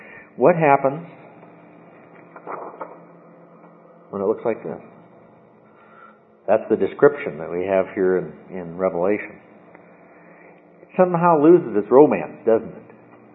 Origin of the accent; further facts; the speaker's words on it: California, United States; also born or lived in Nevada; Having spent a lot of time growing up in California and Nevada, I've been through a number of them.